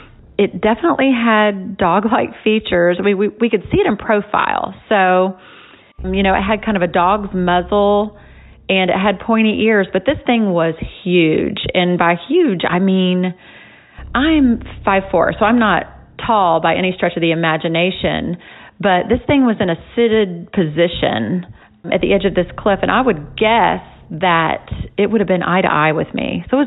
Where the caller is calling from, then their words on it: Florida, United States; I am calling you from Florida